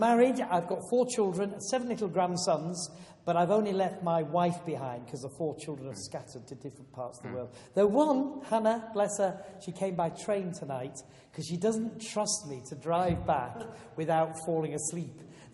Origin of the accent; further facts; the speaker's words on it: Yorkshire and the Humber, United Kingdom; I was brought up in Yorkshire. My parents were God-fearing parents who taught me to read the Bible and to pray, and we went to church. But it wasn't a church where they preached the gospel.